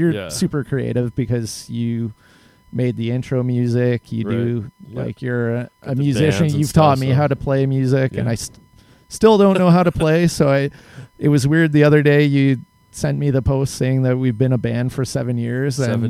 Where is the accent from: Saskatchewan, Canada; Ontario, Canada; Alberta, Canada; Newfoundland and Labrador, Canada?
Ontario, Canada; Brantford; born there; I was born in Brantford.